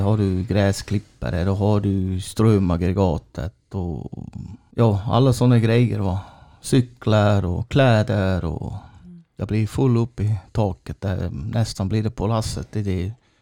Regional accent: Switzerland; now in Sweden; Ja, alltså det kan ju hända också här i Sverige eller i Tyskland eller hemma i Schweiz.

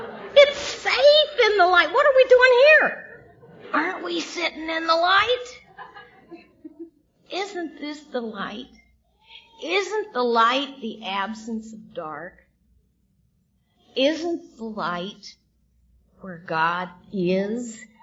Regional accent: Scotland, United Kingdom; I grew up a lot in Scotland, and this coast reminds me of the coast of Scotland, the Firth of Forth.

